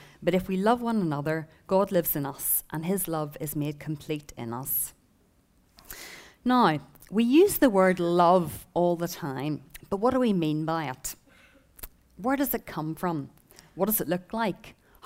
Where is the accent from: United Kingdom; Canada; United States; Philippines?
United Kingdom; Belfast, Northern Ireland; I grew up in Belfast, which is quite a religious sort of place. I came from a non-Christian family